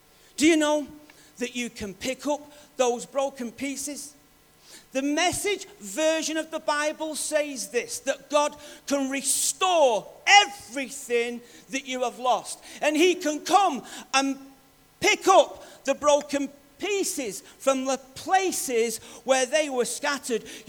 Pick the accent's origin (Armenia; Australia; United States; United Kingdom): United Kingdom; Salford, North West England; born there; also born or lived in Manchester; and I was born in Salford and I lived in Manchester. Well, we're all part of Greater Manchester, but you know what I mean.